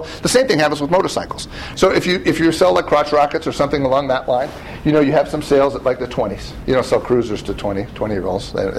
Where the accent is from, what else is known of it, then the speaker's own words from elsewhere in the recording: New England, United States; I grew up in New England. If you've ever been to New England, all the buildings are about this wide.